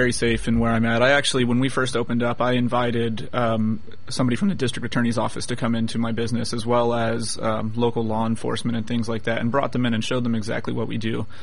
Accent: Flagstaff, Arizona, United States; I grew up in Flagstaff, Arizona, actually.

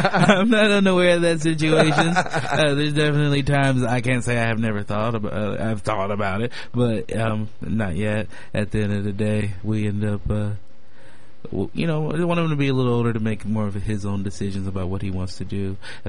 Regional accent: Chicago, Illinois, United States; also born or lived in Los Angeles; I grew up in, I was born in Los Angeles and grew up in Chicago.

